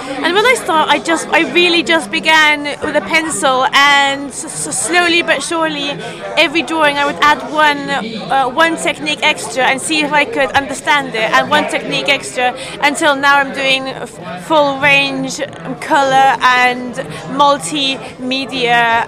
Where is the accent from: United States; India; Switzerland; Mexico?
Mexico; English is a second language; I come from Mexico, so I'm really far away